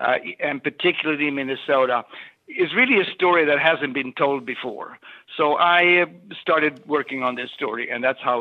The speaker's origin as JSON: {"language": "English", "town": "Stockholm", "region": "Stockholm County", "country": "Sweden", "tie": "born or raised there", "lives_now": "United States", "said": "it was as a boy growing up in Stockholm, Sweden."}